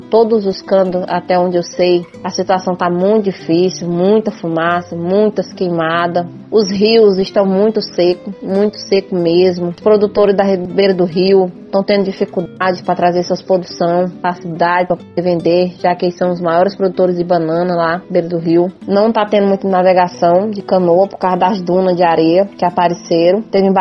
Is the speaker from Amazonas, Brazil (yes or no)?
yes; Boca do Acre, Amazonas, Brazil; sou produtora rural, sou do município de Boca do Acre, sou da comunidade Cruzeirinho, moro na zona rural